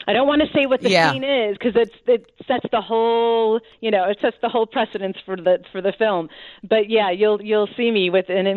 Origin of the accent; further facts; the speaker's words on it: Cicero, Illinois, United States; also born or lived in Los Angeles; now in London, United Kingdom; And I grew up in Cicero. And then, you know, quick steps ahead, I ended up in L.A., and then from L.A. here to London.